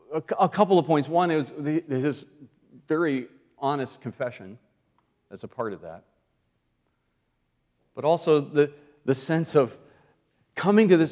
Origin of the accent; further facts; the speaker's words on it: Northern United States, United States; also born or lived in Georgia; Why people just seem to know I was a Yankee?